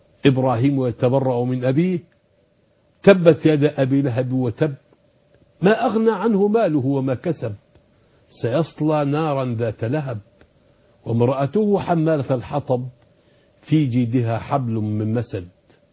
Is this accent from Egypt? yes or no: no; Sudan; وأنا من السودان. وأفرح وأسعد حينما أنزل السودان.